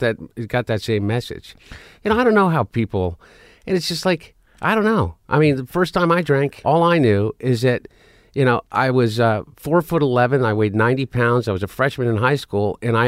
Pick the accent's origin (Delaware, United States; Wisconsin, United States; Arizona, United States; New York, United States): Delaware, United States; we grew up in Delaware.